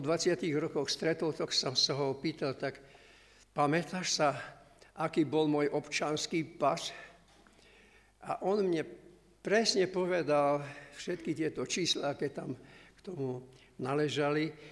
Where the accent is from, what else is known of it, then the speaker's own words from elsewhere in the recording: Mengusovce, Prešov Region, Slovakia; sa stali Mengusovce, kde ja žijem, odkiaľ pochádzam.